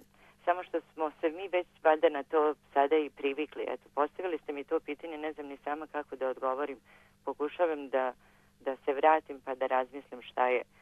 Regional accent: Šabac, Šumadija and Western Serbia, Serbia; moved away as an adult; now in Geelong, Australia; Ja sam odrasla u Šapcu

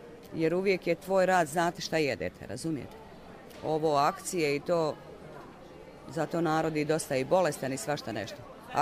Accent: Banja Luka, Republika Srpska, Bosnia & Herzegovina; Banja Luka.

